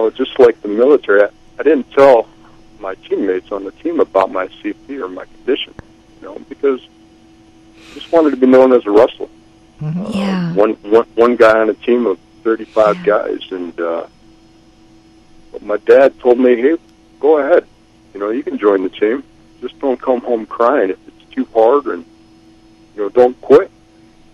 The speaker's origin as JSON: {"language": "English", "town": "Detroit", "region": "Michigan", "country": "United States", "tie": "born or raised there", "said": "But I went home to my home state of Michigan, the Detroit area"}